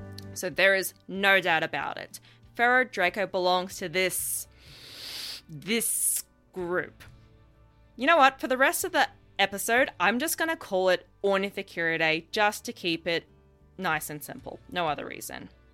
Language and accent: English; Australia; that'll be the moment when I consider myself to have peaked as an Aussie paleontologist.